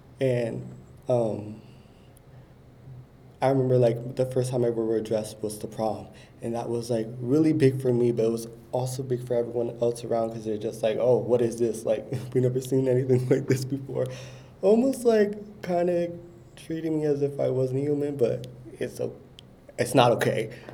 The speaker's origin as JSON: {"language": "English", "town": "Hudson", "country": "United States", "tie": "born or raised there", "said": "For me, growing up in Hudson, it always felt very like quiet here."}